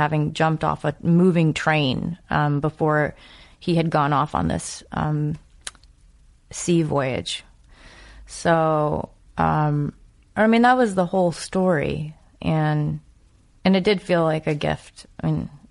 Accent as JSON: {"language": "English", "region": "New England", "country": "United States", "said": "And I'm from New England, so it was all interesting to me."}